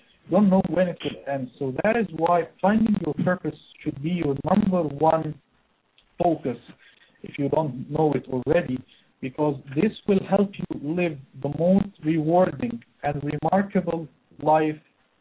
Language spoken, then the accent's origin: English; Egypt; Yes, I am.